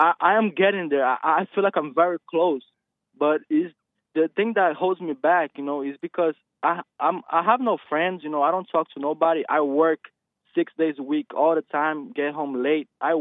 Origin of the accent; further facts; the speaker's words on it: Brazil; I'm not even from America. I'm from Brazil. It's a different culture, a different world.